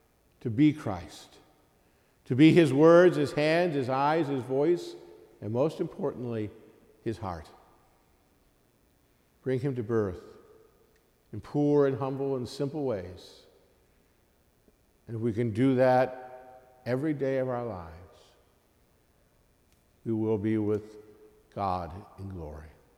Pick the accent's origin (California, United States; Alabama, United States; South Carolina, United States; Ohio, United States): Ohio, United States; Lakewood; I grew up in Lakewood. I went to St. Luke's Elementary School and St. Ed's.